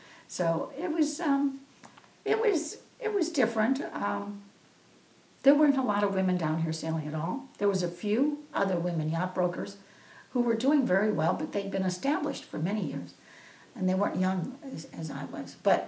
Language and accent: English; Chicago, Illinois, United States; many of my friends that I grew up with in the Chicago area married in that community